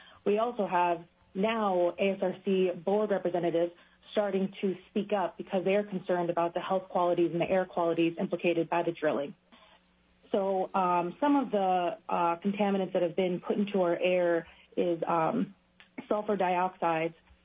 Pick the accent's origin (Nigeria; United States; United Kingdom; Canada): United States; Utqiagvik, Alaska; born there; I was born in Utqiagvik, formerly known as Barrow.